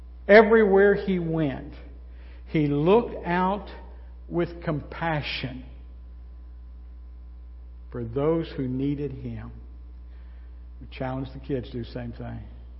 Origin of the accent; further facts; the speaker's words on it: the South, United States; I mean, even now, I'm from the South, and a lot of you guys have that same hospitality.